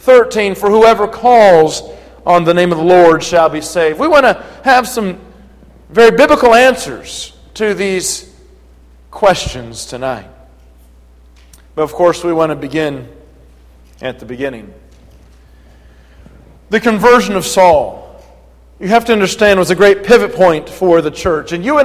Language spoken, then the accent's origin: English; Kentucky, United States; And when I was delivering this lesson in my home state of Kentucky, I told the brethren, if I was to speak Kentuckian here